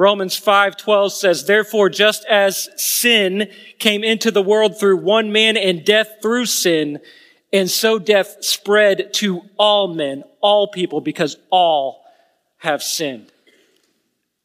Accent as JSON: {"language": "English", "town": "Kansas City", "region": "Missouri", "country": "United States", "said": "I'm from Kansas City, the home of your Super Bowl champion, Kansas City Chiefs."}